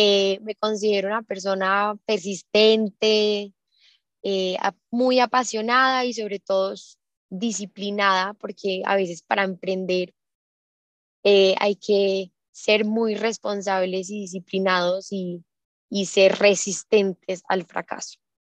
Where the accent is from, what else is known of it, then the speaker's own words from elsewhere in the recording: Manizales, Caldas, Colombia; Yo soy de Manizales